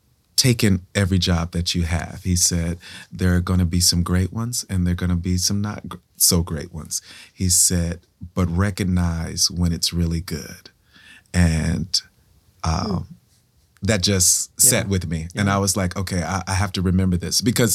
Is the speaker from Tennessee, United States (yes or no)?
yes; Memphis, Tennessee, United States; This is just me. I'm a Southerner from Memphis, Tennessee, and that's all I know.